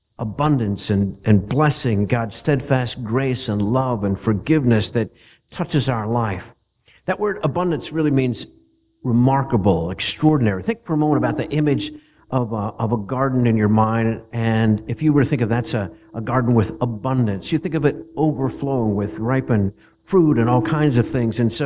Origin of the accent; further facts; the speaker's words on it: Pennsylvania, United States; I grew up in Pennsylvania. Pennsylvania is a great state for trains